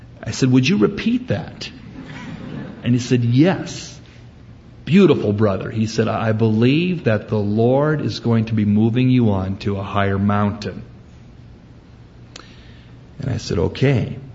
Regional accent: San Jose, California, United States; I grew up in San Jose. It was close to the beach. And the weather's nice. And that's my hometown, so to speak.

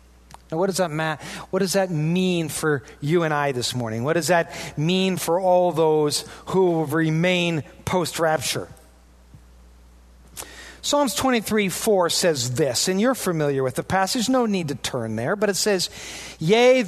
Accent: Wisconsin, United States; I mean, we're from Wisconsin.

